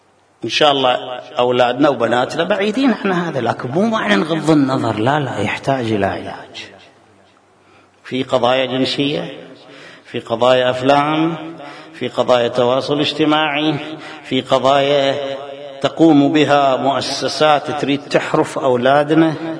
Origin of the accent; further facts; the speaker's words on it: Bahrain; في كل البلدان حتى البلدان المتحضرة. أنا ما أحكي على هؤلاء